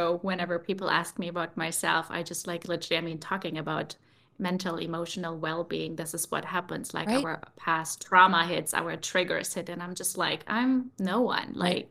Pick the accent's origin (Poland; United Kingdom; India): Poland; also born or lived in Germany; now in United States; I mean, I'm an immigrant for the second time. We immigrated from Poland to Germany, which wasn't an easy ride. So even now immigrating to America was also, it brought up past memories